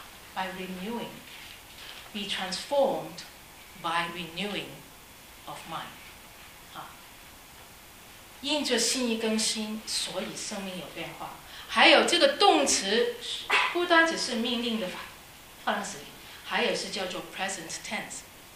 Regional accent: China; 也更可以知道我们中国人有句话就是差之毫厘，莫之千里

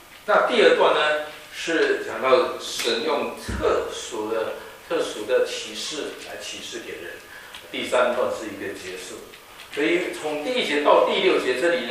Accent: Philippines; 就到中国南部一个小岛叫做菲律宾，就是我成长的地方，我是在那边土生土长的。

